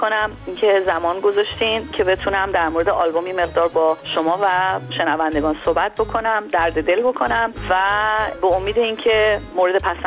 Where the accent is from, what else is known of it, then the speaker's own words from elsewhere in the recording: Iran; خود ما که ایرانی هستیم